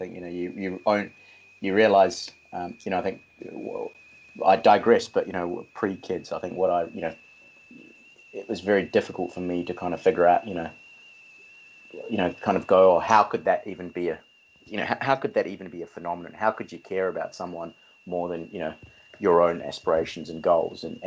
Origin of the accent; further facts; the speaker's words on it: New Zealand; they came here when I was really young. So, you know, I was raised up in New Zealand.